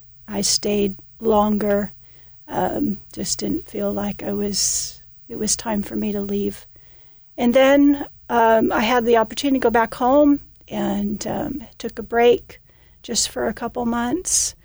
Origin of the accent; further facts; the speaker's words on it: Vista, California, United States; So Lauren is from Hemet, California, mm-hmm. 45 minutes away from where I grew up in Vista.